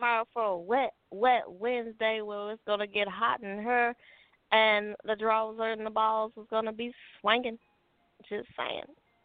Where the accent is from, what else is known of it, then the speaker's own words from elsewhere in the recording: Puerto Rico; I'm from Puerto Rico.